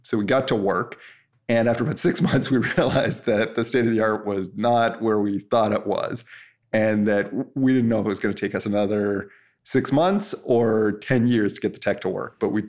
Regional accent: Canada; and I'm Canadian, so kind of made sense.

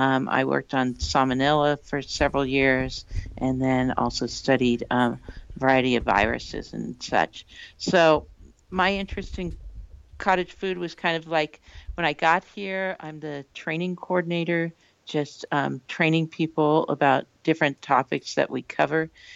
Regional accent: California, United States; I grew up in California. And we did a little bit of gardening at home.

